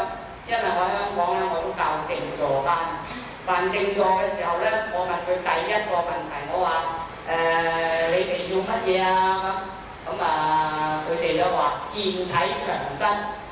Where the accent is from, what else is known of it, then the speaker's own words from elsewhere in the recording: China; 我哋中國人咧有句説話話